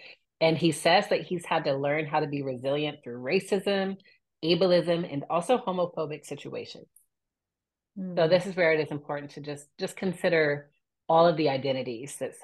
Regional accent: United States; I grew up in America, so I'm going to have them.

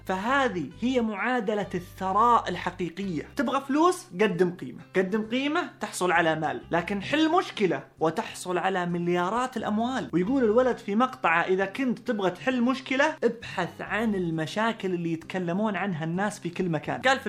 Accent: Saudi Arabia; طبعا مين مشهورة عندنا في السعودية أبدا، لكنها الأضخم في العالم.

